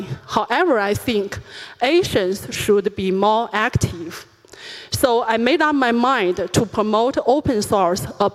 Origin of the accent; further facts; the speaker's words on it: Beijing, China; I'm from Beijing, China